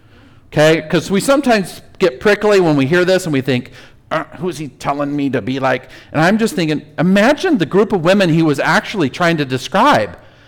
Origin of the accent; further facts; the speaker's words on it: United States; As an American, I'm grateful for the increased equality, justice, and economic opportunities.